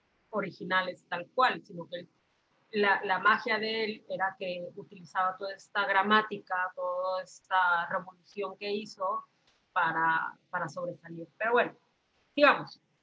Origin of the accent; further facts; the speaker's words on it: Mexico; yo soy mexicana y pues, hay muchas, ¿no?